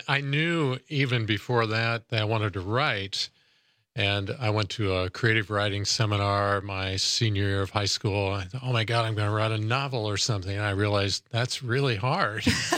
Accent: Indiana, United States; and I'm coming from Indiana, which is kind of insular, a little bit homogenous.

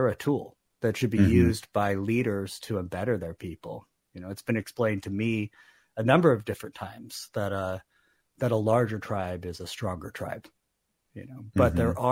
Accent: California, United States; I'm from Northern California, kind of near Lake Tahoe.

